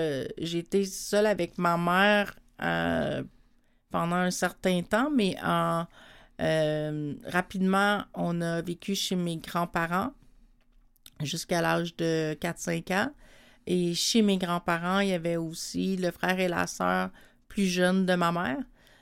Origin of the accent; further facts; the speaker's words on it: Montreal, Quebec, Canada; also born or lived in Châteauguay; J'ai grandi à Montréal, dans 3 quartiers différents, mais toujours à Montréal, donc dans l'action. Et là, on est déménagé sur la rive sud à Châteauguay. Pour toute la période du secondaire.